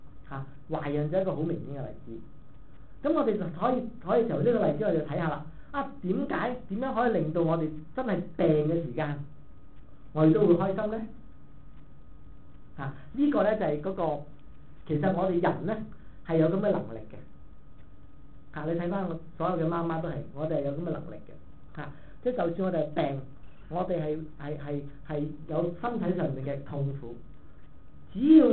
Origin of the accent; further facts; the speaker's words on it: Guangdong, China; 我們廣東人呢很多時候有一句話呢就是很傳神的